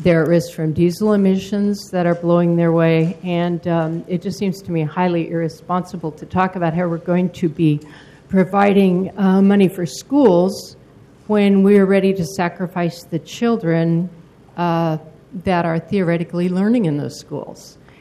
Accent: Corbett, Oregon, United States; I am from Corbett.

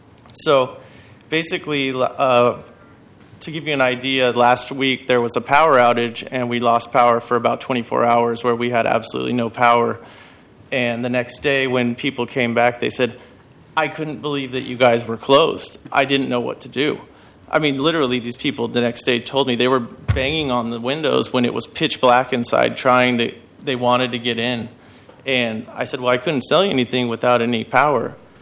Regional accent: Portland, Oregon, United States; I'm born and raised in Portland. You know, I've seen the MAX be developed. I used to ride the 20 bus downtown in high school

